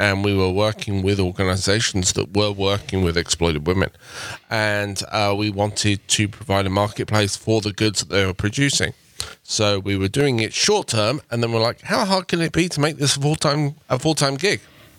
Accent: England, United Kingdom; now in United States; Yes, yeah, so I'm English, from England. I've emigrated here to the States about 16, 17 years ago, married with two kids.

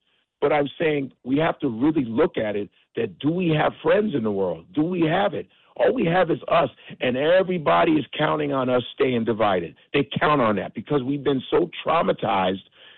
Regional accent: Chicago, Illinois, United States; I'm Nigerian. I grew up in Chicago.

